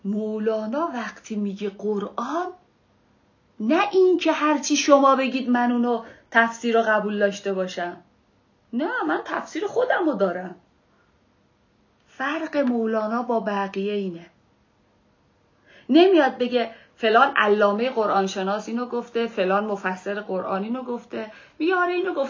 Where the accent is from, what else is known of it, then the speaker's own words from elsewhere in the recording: Iran; من ایرانیم.